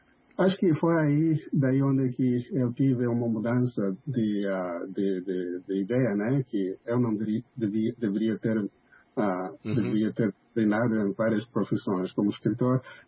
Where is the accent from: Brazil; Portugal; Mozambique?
Mozambique; eu sou de Moçambique